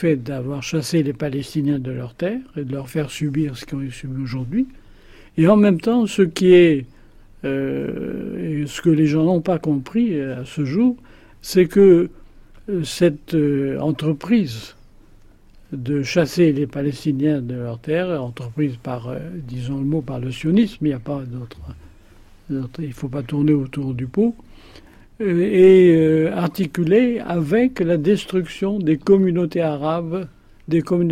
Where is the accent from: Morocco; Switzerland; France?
Morocco; Je ne suis pas un juif qui parle de la situation des juifs, je suis un marocain qui parle d'une situation propre à des juifs marocains.